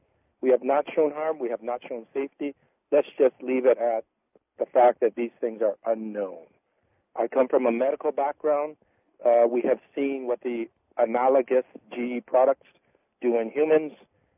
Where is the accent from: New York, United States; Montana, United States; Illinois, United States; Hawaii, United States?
Hawaii, United States; Honolulu; I was born and raised in Honolulu.